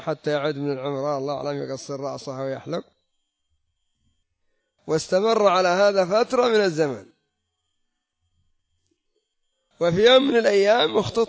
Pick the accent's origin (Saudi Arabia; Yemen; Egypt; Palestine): Yemen; كما يقول العامة عندنا في اليمن ينفخ